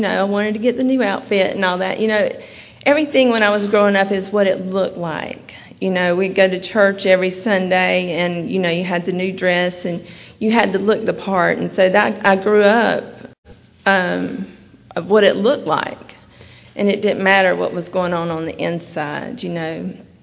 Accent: United States; I was born and raised in Bullock County, small town out in the country, to a family that we went to church every time the church doors were open

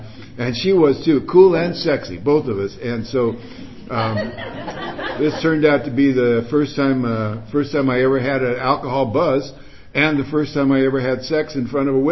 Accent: California, United States; I moved from Orange County, where I grew up to Hollywood

